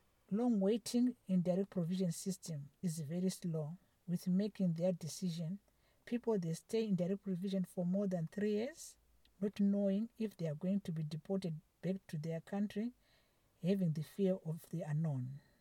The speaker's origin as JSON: {"language": "English", "country": "Zimbabwe", "moved": "yes", "lives_now": "Ireland", "said": "I came from Zimbabwe to seek asylum here in Ireland because my life was in danger due to political situations in Zimbabwe."}